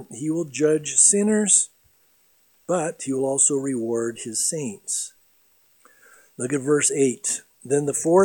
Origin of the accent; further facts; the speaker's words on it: San Diego, California, United States; I mean, I grew up in San Diego, and I was a surfer